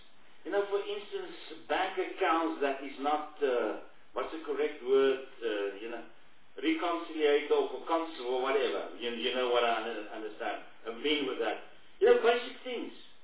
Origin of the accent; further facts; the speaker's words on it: South Africa; I'm speaking as a South African that loves the history of our country.